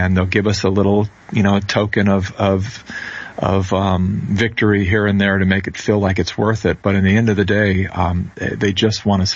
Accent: California, United States; I was born into the far left, born and raised in California.

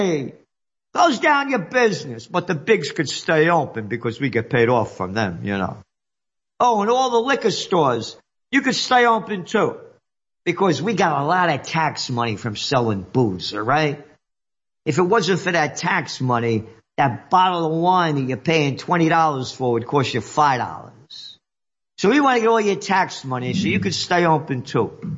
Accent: New York City, New York, United States; born there; I'm a New Yorker. Got it? … born in the Bronx. I know New York.

